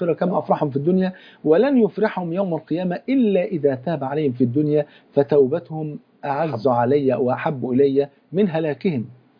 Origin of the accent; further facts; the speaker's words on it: Egypt; حتى إحنا كمصريين